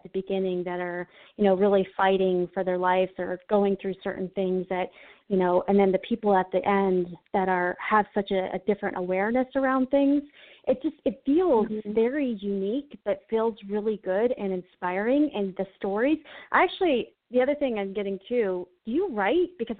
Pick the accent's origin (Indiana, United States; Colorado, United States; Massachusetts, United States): Colorado, United States; Denver; We've got someone from my hometown here of Denver.